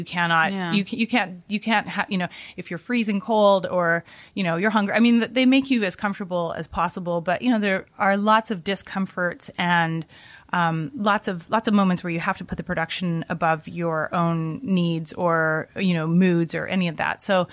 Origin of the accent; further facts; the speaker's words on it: Vancouver, British Columbia, Canada; So I was growing up in Vancouver, Canada.